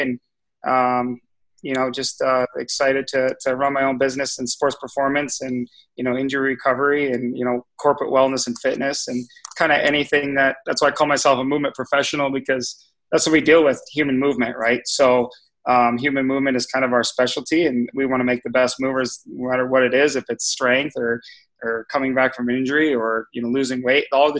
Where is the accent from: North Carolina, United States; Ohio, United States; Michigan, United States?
Michigan, United States; I grew up in Michigan, so I'm new to the Wisconsin area.